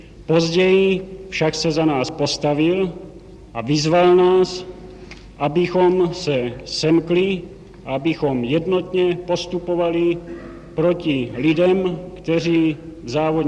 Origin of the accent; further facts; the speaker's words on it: Velké Meziříčí, Vysočina Region, Czechia; born there; now in Prague, Czech Republic; Ve Velké Meziříčí.